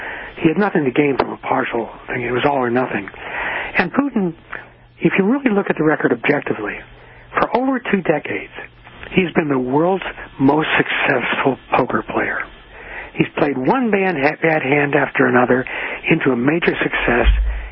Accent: Pennsylvania, United States; I grew up in Schuylkill County, Pennsylvania, in the coal fields.

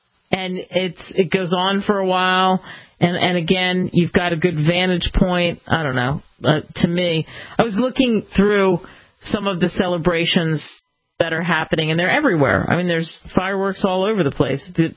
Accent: Pennsylvania, United States; for me it really is significant because I grew up outside of Philadelphia, and you know, it's all about that.

